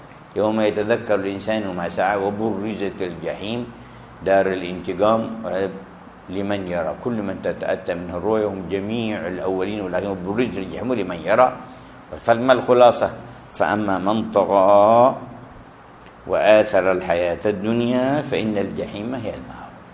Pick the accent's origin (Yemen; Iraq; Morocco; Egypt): Yemen; Hadramaut; في مثل هذا الوديان عندنا في حضرموت